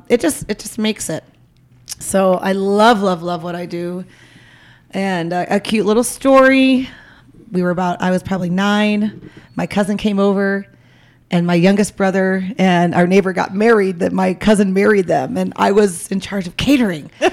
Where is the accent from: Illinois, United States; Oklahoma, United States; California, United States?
Illinois, United States; Chicago; now in Prescott, United States; because I'm originally from Chicago, so I'm a South Chicago girl.